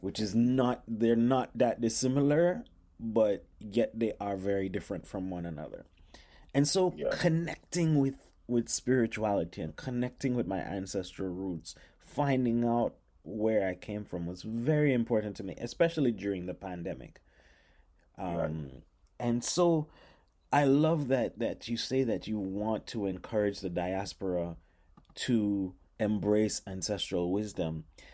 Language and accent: English; Canada; born there; I was born in Canada, and my parents were born in Jamaica and Haiti.